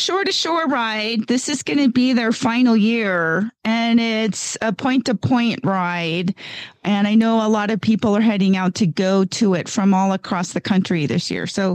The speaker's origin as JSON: {"language": "English", "town": "Gardnerville", "region": "Nevada", "country": "United States", "said": "from Gardnerville, Nevada"}